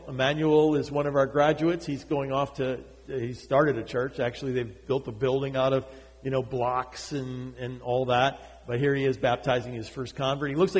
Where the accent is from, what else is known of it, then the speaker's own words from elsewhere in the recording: New England, United States; I was from New England.